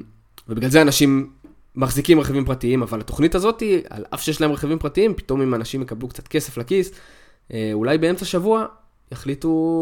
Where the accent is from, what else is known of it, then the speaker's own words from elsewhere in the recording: Yehud, Central District, Israel; יהוד, שאני גדלתי ביהוד.